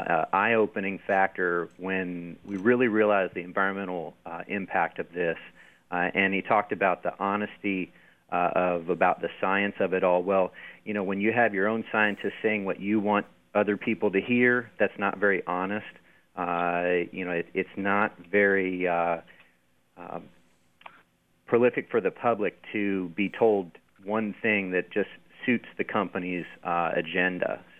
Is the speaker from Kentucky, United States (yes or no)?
yes; Kentucky, United States; I'm originally from Kentucky. We don't strip mine anymore.